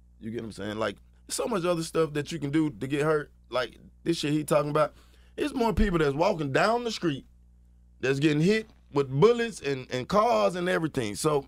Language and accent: English; Atlanta, Georgia, United States; But as far as seeing different things, shit, I'm from Atlanta, Georgia, man.